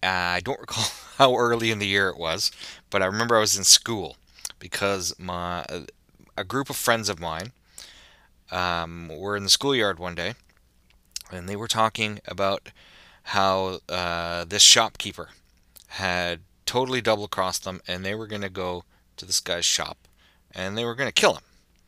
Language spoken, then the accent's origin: English; Toronto, Ontario, Canada; I grew up in Scarborough in Toronto, which is a very diverse area of the city.